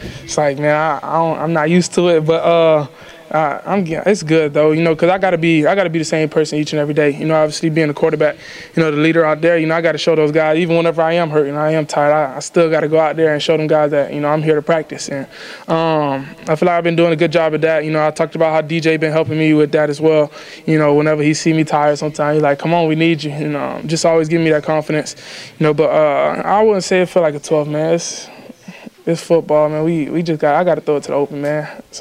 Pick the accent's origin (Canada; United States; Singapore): United States; Florida